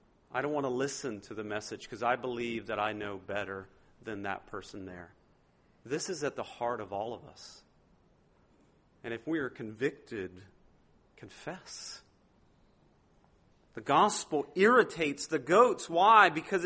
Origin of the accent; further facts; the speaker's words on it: Louisiana, United States; I'm a Cajun, okay? I'm just going to point that out. It doesn't sound like I'm a Cajun, but I'm a Cajun, still at heart.